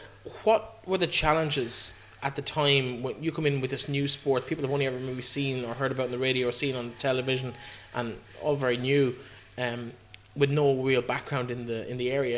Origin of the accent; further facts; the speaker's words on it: Connacht, Ireland; You look at a rural area like Donegal, and I'm from Leitrim next door, and it's very similar.